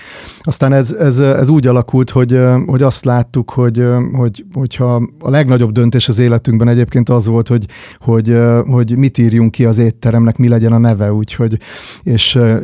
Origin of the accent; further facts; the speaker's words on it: Kópháza, Győr-Moson-Sopron, Hungary; also born or lived in Miskolc; Pécsen ismerkedtek meg az egyetemen, és Miskolcon születtem egyébként, de másfél évesen kerültem vissza Kópházára, Sopron mellett egy kis faluba.